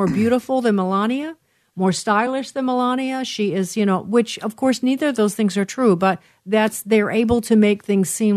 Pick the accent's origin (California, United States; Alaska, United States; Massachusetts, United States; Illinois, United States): Illinois, United States; Chicago; Because I'm from Chicago, I know Michelle is street.